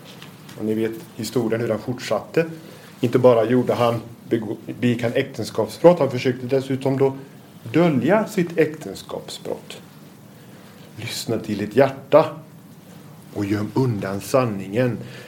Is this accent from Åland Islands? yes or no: no; Norway; accent: Norwegian; Ni får ursäkta här min norska accent, men jag har ändå bemödat mig om att ta fram texterna på norsk.